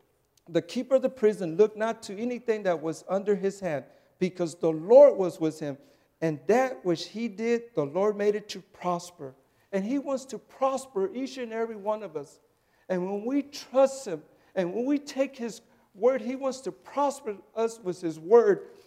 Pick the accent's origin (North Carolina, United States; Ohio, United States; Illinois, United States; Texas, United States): Texas, United States; Houston; I was raised in Houston, Texas, and I'm a third-generation Mexican descendant, and my wife's a first-generation Mexican descendant.